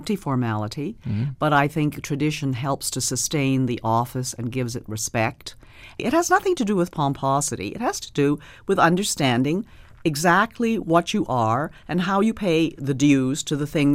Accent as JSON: {"language": "English", "country": "Canada", "said": "We are really Canadian."}